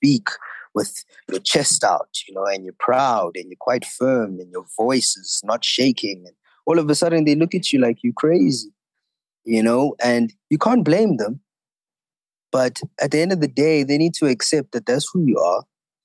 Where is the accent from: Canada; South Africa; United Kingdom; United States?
South Africa; Johannesburg, Gauteng; And I grew up in Johannesburg.